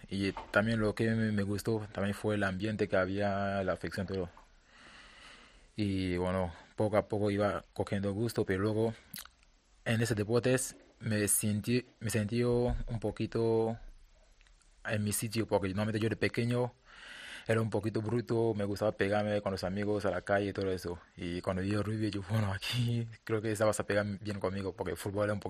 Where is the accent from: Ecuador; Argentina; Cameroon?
Cameroon; normalmente de pequeño, normalmente en Camerún todos los niños queremos jugar al fútbol.